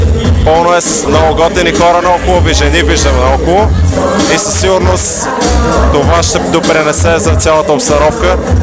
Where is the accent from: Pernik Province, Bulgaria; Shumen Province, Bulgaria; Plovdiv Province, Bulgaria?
Plovdiv Province, Bulgaria; Plovdiv; Ние също сме от Пловдив. Това е града на културата, това е града, в който се раждат таланти.